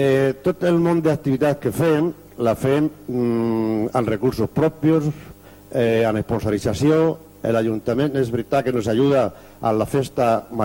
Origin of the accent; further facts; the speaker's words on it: Almería, Andalusia, Spain; Catalan is a second language; moved away as an adult; also born or lived in Catalonia; jo parlo un català una mica raro, soc d'Almeria, però porto 30 anys a Catalunya i me sento tan català com el primer d'aquesta sala.